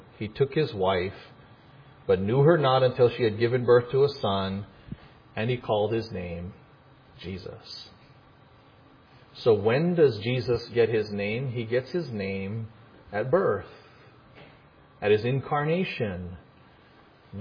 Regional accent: Hawaii, United States; kids growing up in Hawaii, because we're all kind of chop suey. Kids always learn all of their ethnicities, right? Where, you know, like for me, I always grew up with this chant in my head. I'm Scottish, Irish, English, Dutch, Indian, Filipino.

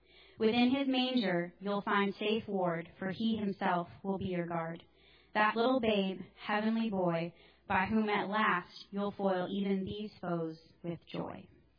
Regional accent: Michigan, United States; Y'all are going to make me cry. And I don't say y'all. I'm from Michigan.

